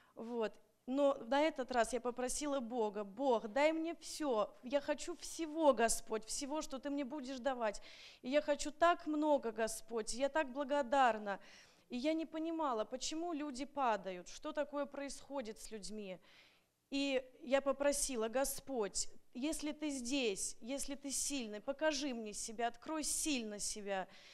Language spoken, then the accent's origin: Russian; Moscow, Russia; now in Seattle, United States; я из Москвы, я в Сиэтле недавно